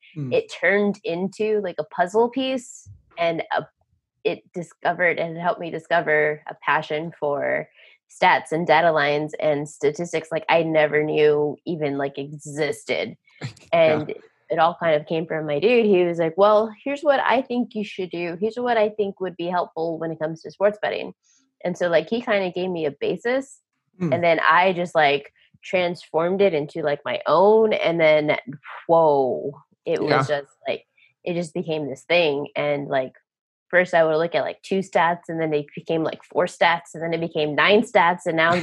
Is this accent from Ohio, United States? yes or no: no; Texas, United States; I was like, "No shit. I was born and raised in Texas." Texas girl, gotta knows her thing.